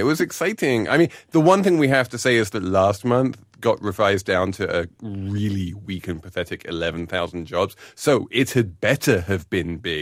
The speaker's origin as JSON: {"language": "English", "country": "United Kingdom", "said": "Now that the world has fallen apart thanks to my home country of the United Kingdom"}